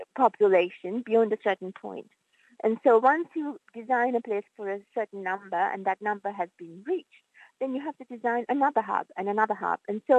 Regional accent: Dehiwala, Western Province, Sri Lanka; moved away as an adult; මගේ ගම දෙහිවල.

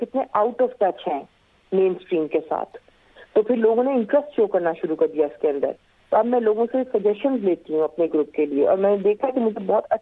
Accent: Pakistan; دیکھیے ہم پاکستانی ہیں, ہم مسلمان ہیں, ہمارا ریلیجن بڑا اکوموڈیٹنگ ریلیجن ہے

